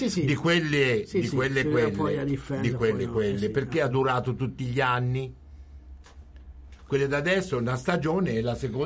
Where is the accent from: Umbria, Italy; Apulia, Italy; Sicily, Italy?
Umbria, Italy; Assisi; born there; sapevo, che sono nato ad Assisi.